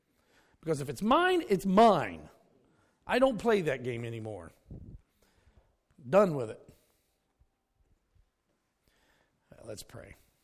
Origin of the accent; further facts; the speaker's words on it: Pennsylvania, United States; well, I'm from Pennsylvania.